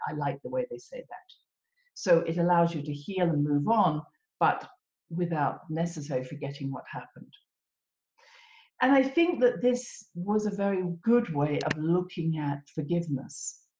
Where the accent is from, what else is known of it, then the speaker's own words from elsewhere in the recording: United Kingdom; as a Brit